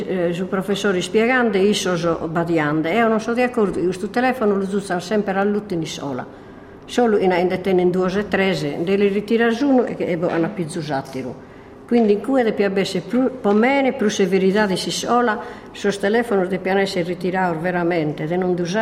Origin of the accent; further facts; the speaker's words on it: Gavoi, Sardinia, Italy; Io sono di Gavoi e che sono in Macumere 64 anni.